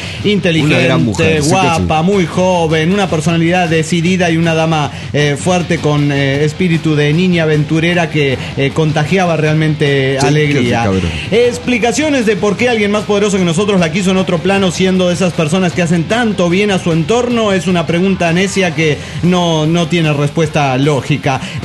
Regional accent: Chihuahua, Mexico; soy de Chihuahua, México.

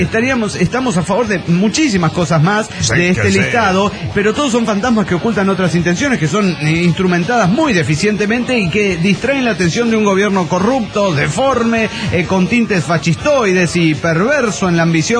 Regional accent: Dallas, Texas, United States; de Dallas, Texas.

